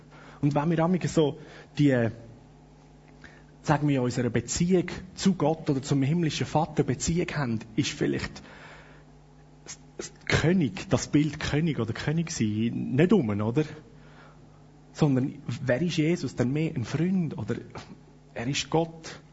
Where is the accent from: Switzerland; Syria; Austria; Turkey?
Switzerland; gerade als Schweizer